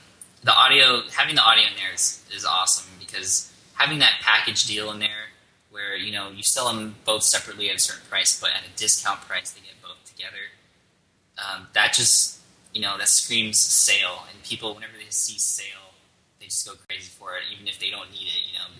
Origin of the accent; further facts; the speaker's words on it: California, United States; I'm from California, so I say like a lot.